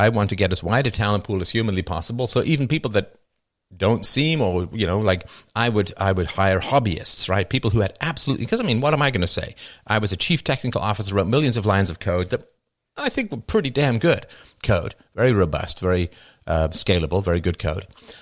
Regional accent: England, United Kingdom; I mean, I grew up in England, right?

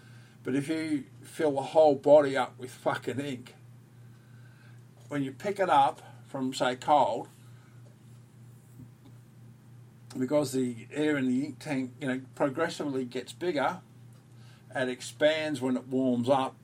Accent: Australia; I'm from Australia, mate.

